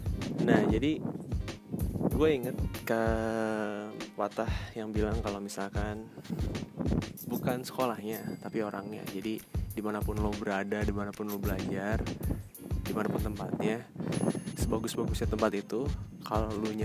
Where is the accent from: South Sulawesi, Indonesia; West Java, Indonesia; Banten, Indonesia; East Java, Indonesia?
Banten, Indonesia; Rangkasbitung; cuma satu-satunya kampus yang ada di Rangkas Bitung, kota gue sendiri